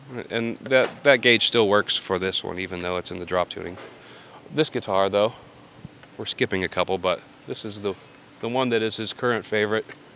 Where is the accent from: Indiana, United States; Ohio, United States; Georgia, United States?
Ohio, United States; Akron; because we're from Akron and we love Akron things, we use SIT strings